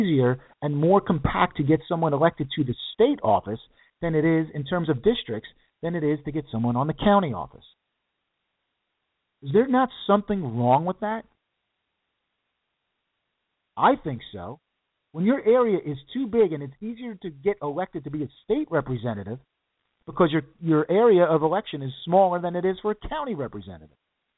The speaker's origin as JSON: {"language": "English", "town": "New Rochelle", "region": "New York", "country": "United States", "tie": "born or raised there", "said": "growing up in New Rochelle, we paid an exorbitant amount of tax for school taxes."}